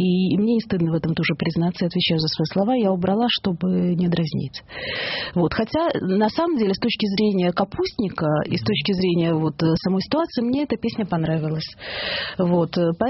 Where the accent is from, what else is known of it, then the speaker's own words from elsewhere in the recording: Odesa, Odesa Oblast, Ukraine; я родилась в Одессе.